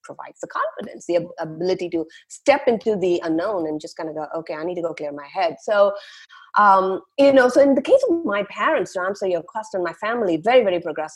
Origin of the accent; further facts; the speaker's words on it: India; I was born and raised in India.